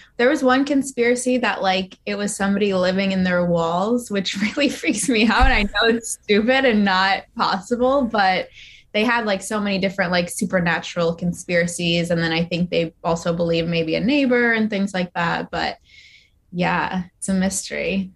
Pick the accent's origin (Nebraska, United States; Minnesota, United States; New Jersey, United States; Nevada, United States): New Jersey, United States; I am from New Jersey, and I don't want him watching me, so.